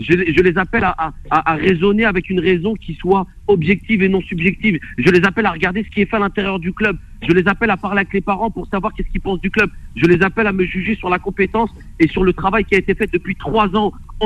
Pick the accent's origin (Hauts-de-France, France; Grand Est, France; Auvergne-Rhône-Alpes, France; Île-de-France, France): Île-de-France, France; Sartrouville; On est des Sartrouvillois et des Sartrouvilloises qui adorons notre ville et on s'investit pour notre ville.